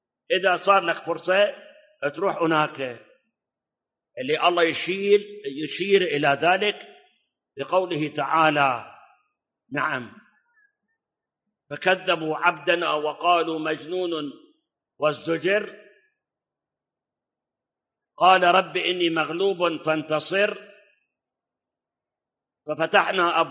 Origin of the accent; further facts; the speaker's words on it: Iraq; وأكو مثل عندنا بالعراق يقول